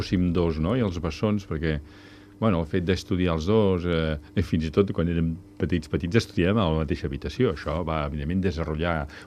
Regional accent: Andorra la Vella, Andorra; born there; Nosaltres vam néixer a Andorra, en aquell moment Andorra, diguem, era un desert musical

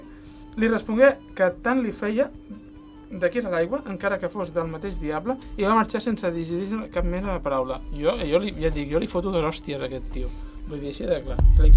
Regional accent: Sant Cugat, Catalonia, Spain; Aquí es nota que som de Sant Cugat i estem acostumats a...

